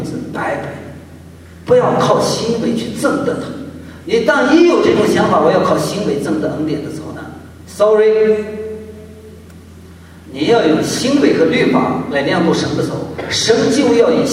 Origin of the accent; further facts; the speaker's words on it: China; 我中国人也是这样